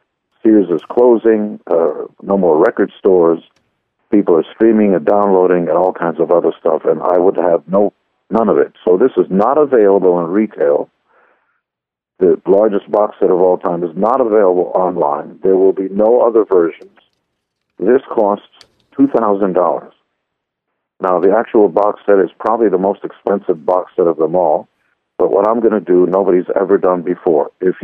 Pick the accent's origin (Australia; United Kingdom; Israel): Israel; born there; English is a second language; I was born in Israel. My mother and my father are Hungarian, so I speak Hebrew and Hungarian and German and English and very little Japanese